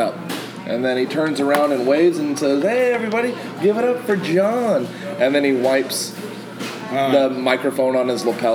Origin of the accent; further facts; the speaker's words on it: Tahoka, Texas, United States; born there; I was born near Lubbock in the Panhandle, Tahoka, Texas, like 3,000 people.